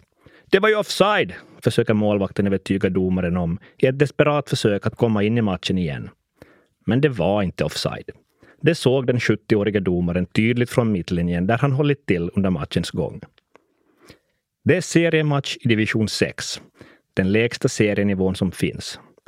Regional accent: Kokkola, Central Ostrobothnia, Finland; now in Larsmo, Finland; och idag är jag lyssnarnas sommarpratare. Jag är hemma från Monäsen i Karleby

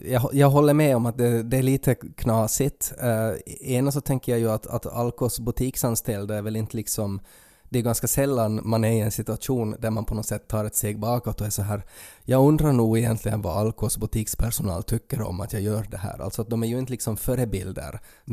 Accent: Ostrobothnia, Finland; gör man det i Sverige så då är det sådär, då blir man exotifierad som österbottning

